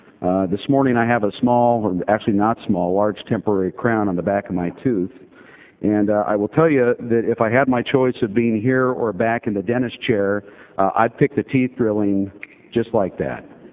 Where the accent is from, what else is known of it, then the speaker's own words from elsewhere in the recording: Bend, Oregon, United States; I was born and raised in Bend, and we didn't have a lot of money.